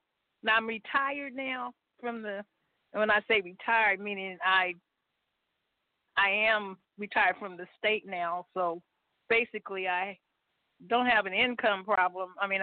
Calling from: California, United States; also born or lived in Washington, D.C.; and I'm calling from California. I was originally in Washington, D.C.

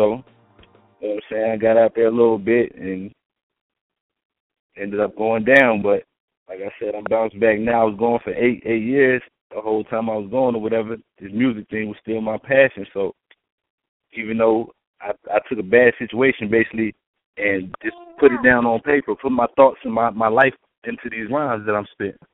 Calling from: North Carolina, United States; I'm calling from North Carolina.

